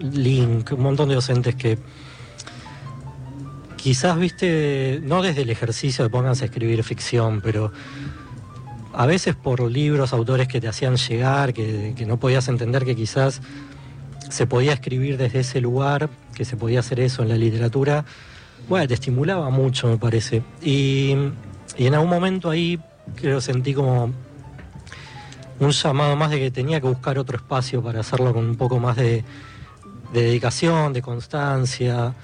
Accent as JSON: {"language": "Spanish", "town": "Bernal", "region": "Buenos Aires Province", "country": "Argentina", "said": "yo soy de Quilmes, de Bernal."}